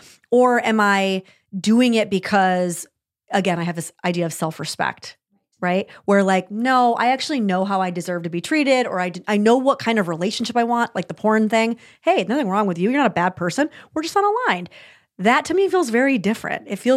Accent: New York, United States; because as the New Yorker, I tend to be like, listen, own your shit.

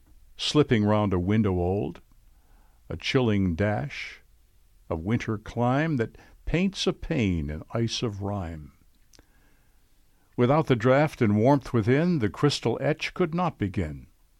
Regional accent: Northeast, United States; And when I was a kid, and I grew up in the Northeast, we called it Jack Frost.

